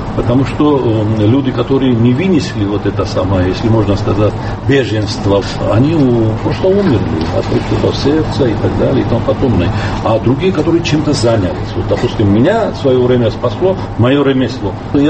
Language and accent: Russian; Sukhumi, Abkhazia, Georgia; я рад, что в моем родном городе, в Сухуми, я нашел моих читателей.